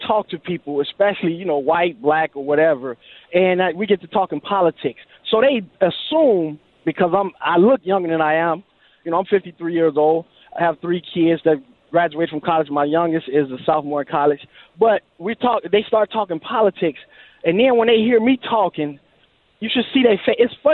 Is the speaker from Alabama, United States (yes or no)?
yes; Alabama, United States; Now, I'm originally from Alabama. I seen the Klan march when I was a kid, full dress.